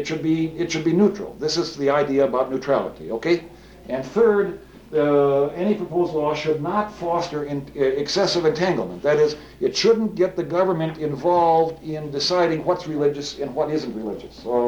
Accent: Kenyon, Minnesota, United States; my brother is in the Lions Club over in my hometown in Kenyon

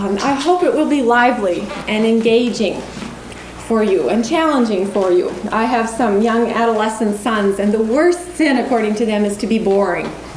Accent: Brooklyn, New York, United States; moved away as an adult; now in Minnesota, United States; I grew up in Brooklyn, New York, and then I headed west to go to St. Olaf to go to college.

